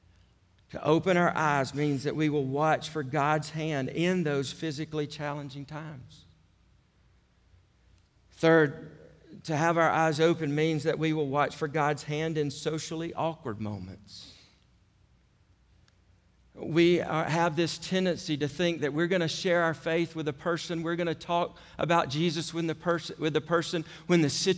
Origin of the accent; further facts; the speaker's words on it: Georgia, United States; My voice gave it away. That led to me saying to her, you're right, I'm from Georgia.